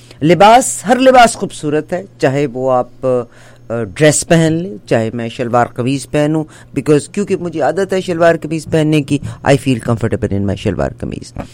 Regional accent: Pakistan; میں پاکستان سے تعلق رکھتی ہوں.

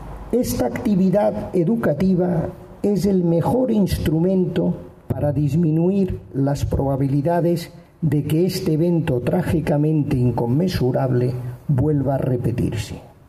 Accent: Madrid, Community of Madrid, Spain; Como madrileños y españoles judíos, nos aprestamos a celebrar nuestro Año Nuevo 5780.

